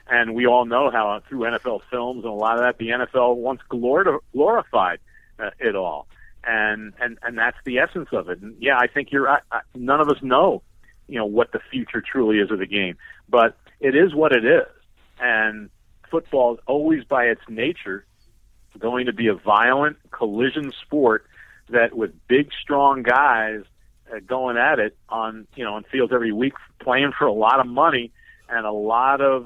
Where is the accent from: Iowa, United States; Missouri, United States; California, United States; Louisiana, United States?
Missouri, United States; St. Louis; Well, when it because I'm from St. Louis.